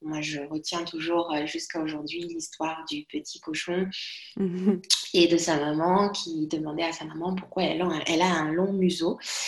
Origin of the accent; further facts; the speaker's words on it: Kinshasa, DR Congo; moved away; quand j'étais dans mon pays d'origine à Kinshasa